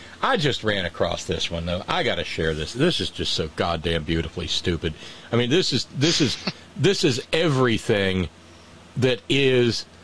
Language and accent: English; Australia; accent: Australian; I'm working on my South African accent. It still sounds entirely Australian.